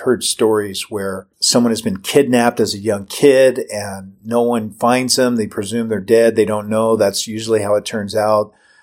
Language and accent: English; Seattle, Washington, United States; It's actually an excerpt from a radio show I had been on in Seattle, Washington, my hometown